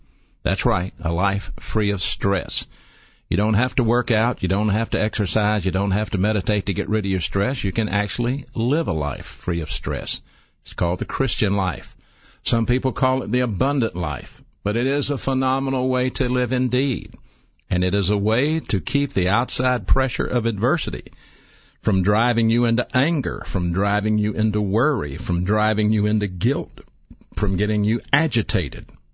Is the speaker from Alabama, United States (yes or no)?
yes; Birmingham, Alabama, United States; I'm from Birmingham, and if this is your first time to listen to me, welcome aboard.